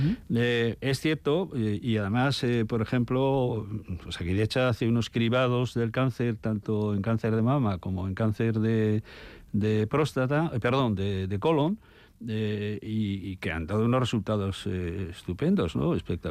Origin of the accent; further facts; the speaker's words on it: San Sebastián, Basque Country, Spain; Yo soy de San Sebastián, vivo toda mi vida aquí y soy una persona receptiva a muchos mensajes